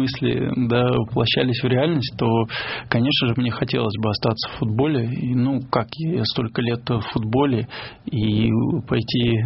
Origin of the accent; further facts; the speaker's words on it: Kingisepp, Leningrad Oblast, Russia; now in Saint Petersburg, Russia; И начали свою работу с Кингисеппа, с моего родного города.